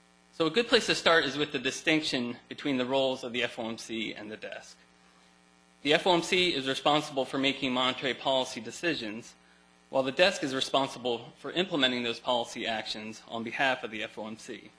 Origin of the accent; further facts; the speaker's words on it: Philadelphia, Pennsylvania, United States; pleasure to be back here in my hometown of Philadelphia